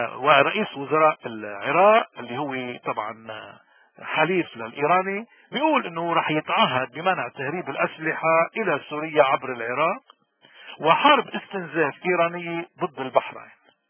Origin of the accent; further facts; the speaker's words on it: Lebanon; هالانسان الجريء الوطني اللي بيشبهنا ومنشبهه كلبنانيين احرار